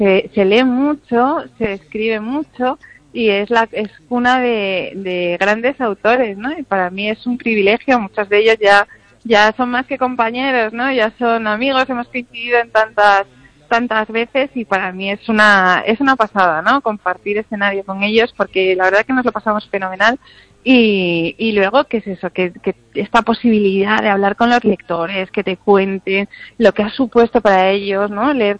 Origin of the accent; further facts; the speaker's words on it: Asturias, Spain; now in Madrid, Spain; luego me voy a mi tierra, Asturias, y saldré ya a terminar en Cantabria, que este año me apetecía volver a casa, a mi temperatura, al olor del mar y dejar Madrid atrás por unos días